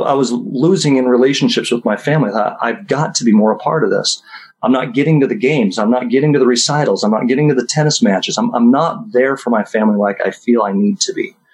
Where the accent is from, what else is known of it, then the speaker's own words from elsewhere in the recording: St. George, Utah, United States; I want to go home as to where I grew up. And St. George is my hometown.